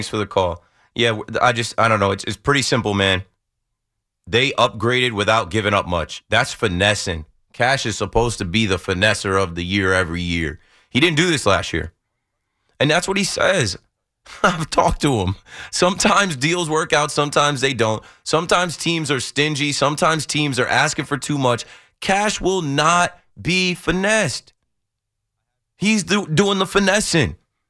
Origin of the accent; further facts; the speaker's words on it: New Jersey, United States; He was in my hometown area, the Jersey Shore, with Frank Luna